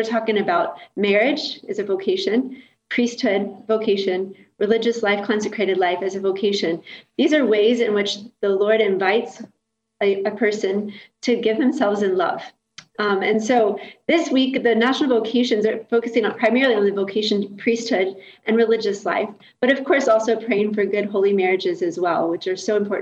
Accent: Kentucky, United States; So I grew up in Kentucky, as you mentioned in the beginning, and where I grew up, I had no concept of religious life.

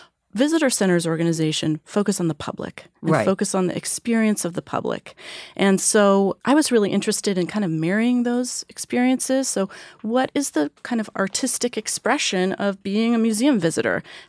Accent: California, United States; now in New York, United States; and that's what brought me to New York. I'm from California, from the Bay Area.

